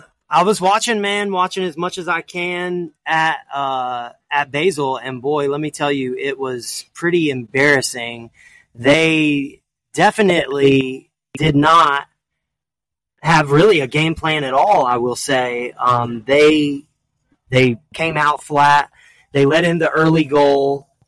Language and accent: English; United States; I'm American. I'm American as can be. Yes, my great-great-great Slovakia and Italy. But guess what, man? America is where I'm from